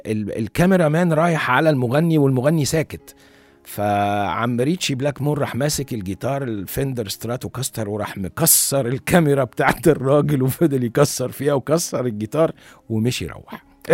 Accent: Egypt; لينا فخر ان احنا مصريين

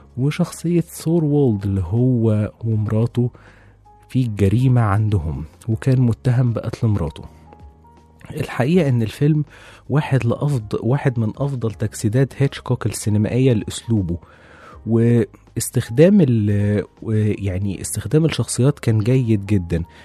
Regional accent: Egypt; احنا ممكن يعني نخليه مرتبط عندنا في مصر

